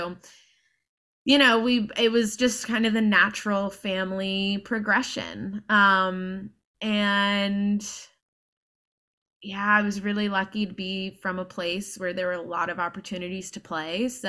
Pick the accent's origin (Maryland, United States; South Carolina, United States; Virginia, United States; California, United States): South Carolina, United States; Hilton Head Island; So so growing up on Hilton Head, my bass player's next door neighbor